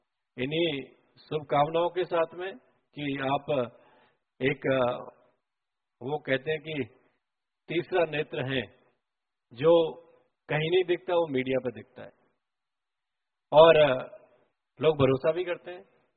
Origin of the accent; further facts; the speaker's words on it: Bulandshahr, Uttar Pradesh, India; क्योंकि मैं बुलंदशहर से हूं और मेरा एरिया ज्यादातर गांव का एरिया है, अभी भी 90% आबादी गांव में ही रहती है मेरे क्षेत्र में।